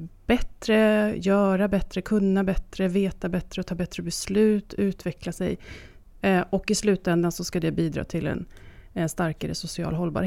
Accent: Stockholm, Stockholm County, Sweden; jag är uppvuxen i Hökarängen som är en ort, en förort i södra Stockholm. Och där är jag uppvuxen. Det är därifrån jag har hela min barndom ända upp till vuxen ålder. Men jag har inte bott där hela livet.

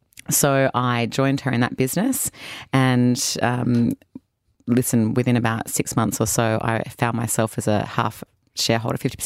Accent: Sydney, New South Wales, Australia; I'm from Sydney, Australia, down south. My parents still live there in a little suburb called Lugano.

